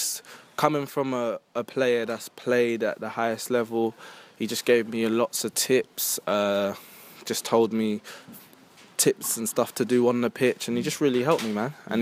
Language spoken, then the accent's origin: English; Croydon, London, United Kingdom; I'm from Croydon. I'm from London